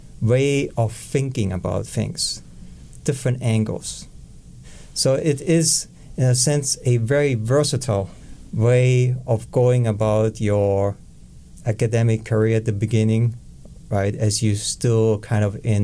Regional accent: Germany; accent: German; English is a second language; moved away as an adult; also born or lived in California / Illinois / Oklahoma; now in United States; Started in Germany, hence my accent, and then finished my education in the United States, in California, in Illinois, and at some point in Oklahoma.

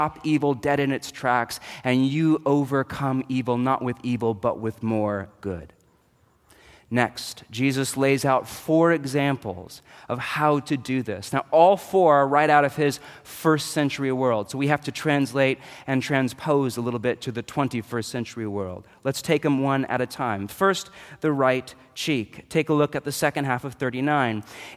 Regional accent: United States; So let's pretend he's a bad guy and I'm a good guy, all right, because we're American. We like to think like that.

